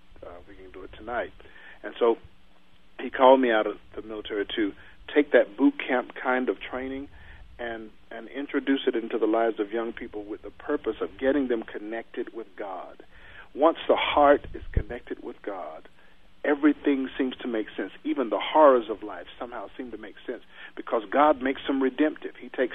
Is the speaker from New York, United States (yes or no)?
no; Troy, North Carolina, United States; In my hometown where I grew up in the backwoods of North Carolina in a little town called Troy.